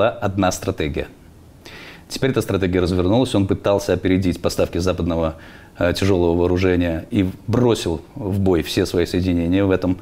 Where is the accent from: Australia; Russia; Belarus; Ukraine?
Belarus